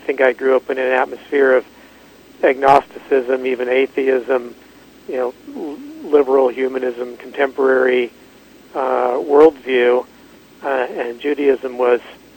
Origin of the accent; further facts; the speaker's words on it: Seattle, Washington, United States; Yes, I was born in Seattle, and I've lived in the Pacific Northwest, you know, my entire life.